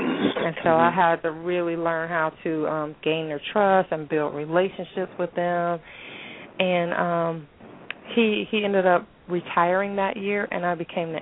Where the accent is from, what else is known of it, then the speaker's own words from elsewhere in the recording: Ohio, United States; I'm from Ohio. I felt like I could recruit Ohio. It was closer to my parents.